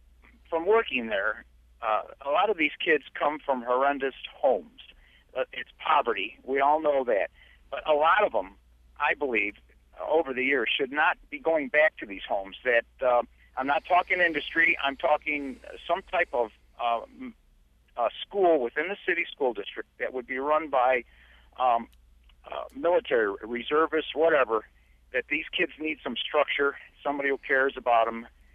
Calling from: Springwater, New York, United States; Hi, Evan. … Of course, I'm from Springwater.

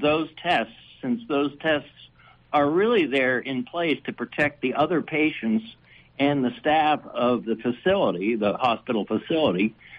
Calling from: Tularosa, New Mexico, United States; from Tularosa.

